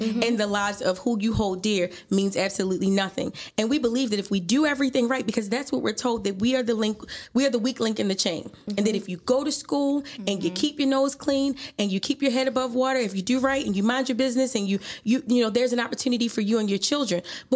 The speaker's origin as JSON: {"language": "English", "town": "Baltimore", "region": "Maryland", "country": "United States", "tie": "born or raised there", "said": "I think that I grew up in Baltimore City for the most part. I'm an Army brat, but we came back here when I was about 9 years old. And so, and of course, my family is Black."}